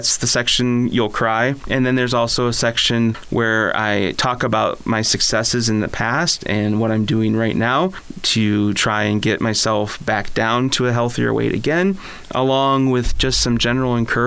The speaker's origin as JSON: {"language": "English", "town": "Carland", "region": "Michigan", "country": "United States", "tie": "born or raised there", "lives_now": "Sarasota, United States", "said": "I grew up in Carland, and I'm a proud graduate of Ovid-Elsie High School, class of 1994."}